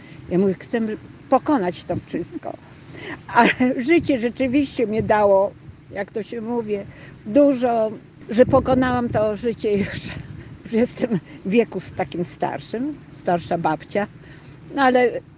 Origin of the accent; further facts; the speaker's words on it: Chomiąża, Lower Silesian Voivodeship, Poland; pochodzę z takiej parafii, że budowała kościół z XII wieku pod wezwaniem świętego Michała Archanioła. Co? Chomiąży.